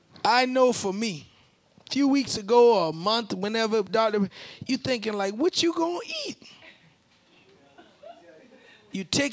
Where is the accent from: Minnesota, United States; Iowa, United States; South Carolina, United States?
South Carolina, United States; Charleston; This is where I was brought up. We eat like this. I'm from Charleston.